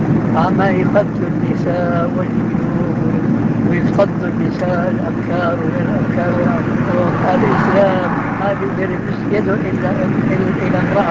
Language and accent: Arabic; Damascus, Damascus Governorate, Syria; عندنا في دمشق كنا محكومين الفرنسويين